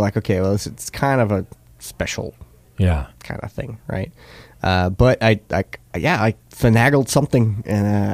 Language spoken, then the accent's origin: English; Flanders, Belgium; English is a second language; We're from the Lambic region in Belgium.